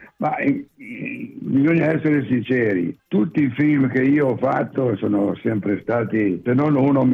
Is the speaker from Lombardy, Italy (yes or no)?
yes; Milan, Lombardy, Italy; sono milanese ma